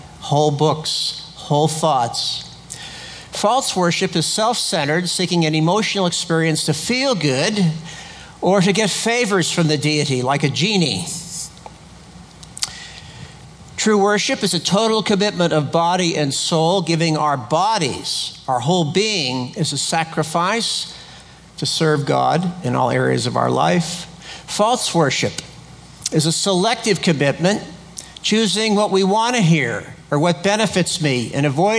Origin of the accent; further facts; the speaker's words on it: Encino, California, United States; just a couple blocks from where I grew up in Encino, California, in Southern California.